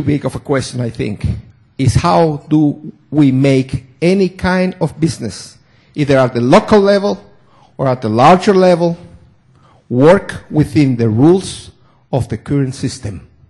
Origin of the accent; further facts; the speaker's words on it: Guatemala; I'm visiting my home country, Guatemala